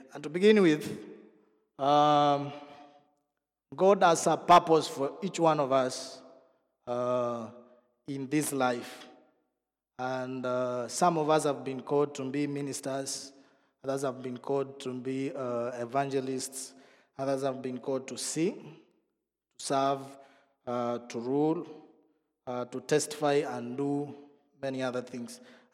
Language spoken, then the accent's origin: English; Kenya; now in Netherlands